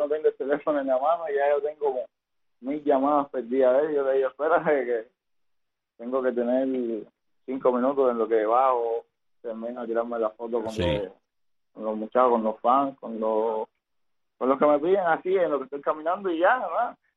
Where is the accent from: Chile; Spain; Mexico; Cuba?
Cuba; a mi pueblo cubano